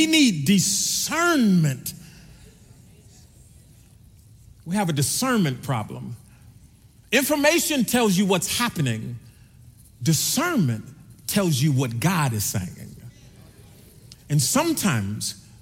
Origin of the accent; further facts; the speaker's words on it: St. Louis, Missouri, United States; When I was a child, I grew up in St. Louis, Missouri, and I remember being able to go far away from my house to go play.